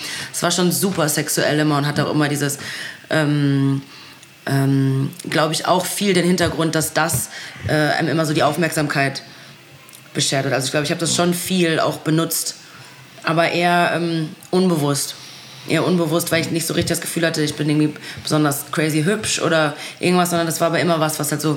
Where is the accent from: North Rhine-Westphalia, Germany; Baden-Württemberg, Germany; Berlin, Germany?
North Rhine-Westphalia, Germany; ich komme aus dem Pott.